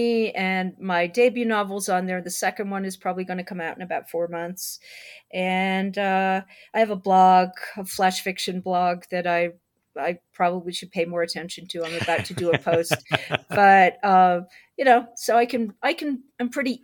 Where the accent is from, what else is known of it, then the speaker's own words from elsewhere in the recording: Scotland, United Kingdom; I'm from Scotland originally, as I said, and I've never done any racing in Scotland.